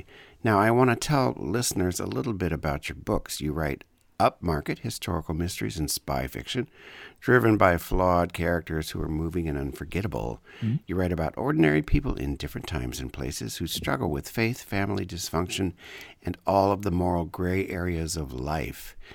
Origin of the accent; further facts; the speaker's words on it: Elkhart, Indiana, United States; I had mentioned where I grew up, Elkhart, remains the RV capital of the world